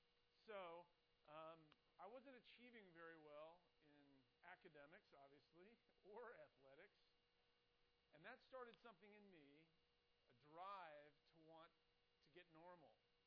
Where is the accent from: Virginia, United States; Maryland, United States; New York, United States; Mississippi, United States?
Virginia, United States; Herndon; I grew up in Herndon. Matter of fact, I was born in Herndon when there was less than 2,000 people in Herndon. Most of the people that lived in Herndon at that time were farmers. My grandfather actually lived on the main street in Herndon, Eldon Street.